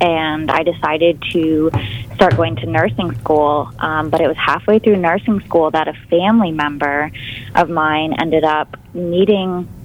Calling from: Maine, United States; And yes, I'm calling in from Maine. I woke up to 3 inches of fresh snow this morning.

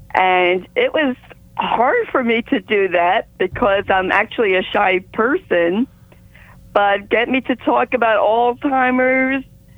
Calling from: Island, New Jersey, United States; I'm calling from Island, New Jersey.

